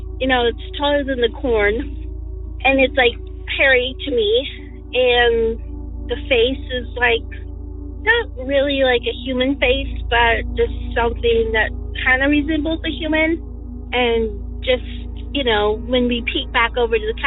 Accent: Oregon, United States; I'm from Eastern Oregon.

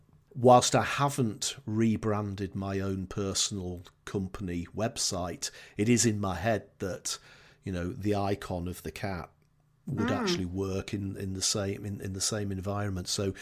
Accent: England, United Kingdom; accent: Northern English; it can even understand my Northern English accent

